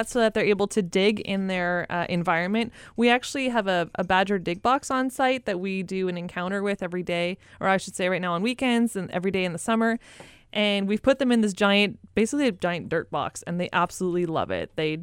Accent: Canada; I'm Canadian. It's 18 years and under in Canada.

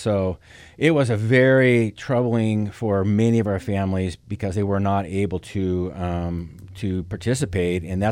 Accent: Corvallis, Oregon, United States; I grew up in Corvallis. I've been back and forth from there and down south.

